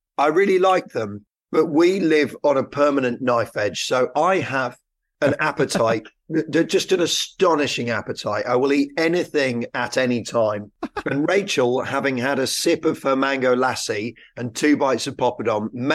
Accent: Haslemere, South East England, United Kingdom; My parents lived just outside Haslemere. In Surrey. And there was a good fish and chip place there.

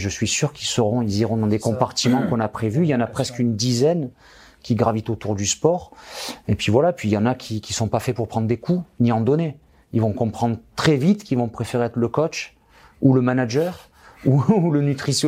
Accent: France; ce qui n'est pas encore gagné ici, chez nous, en France

